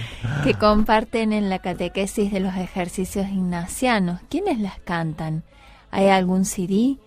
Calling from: Mendoza, Argentina; de Mendoza.

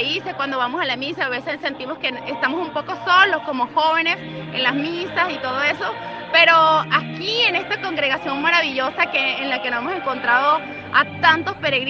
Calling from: Venezuela; soy una peregrina venezolana que vive en Noruega

